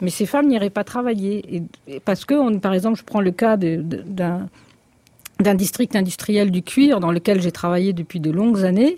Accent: Puducherry, India; je suis originaire de Pondichéry aussi.

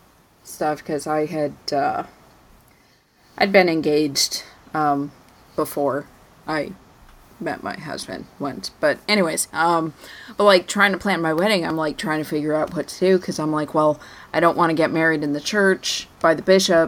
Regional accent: Colorado, United States; because I grew up in Colorado, and we're not a huge group, you know.

